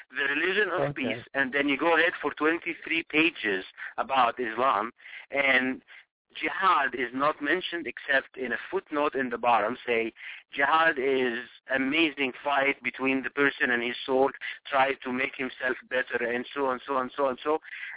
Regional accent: Egypt; I'm from Egypt. I can get the, you know, whatever.

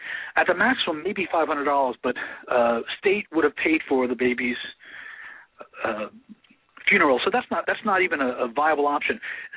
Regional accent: Maine, United States; The baby Ayla case here in my home state of Maine

